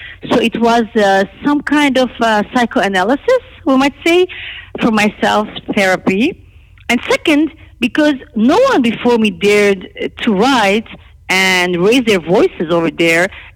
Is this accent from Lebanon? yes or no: yes; Lebanon; now in Canada; I was born and I was raised in Lebanon, and I'm Armenian.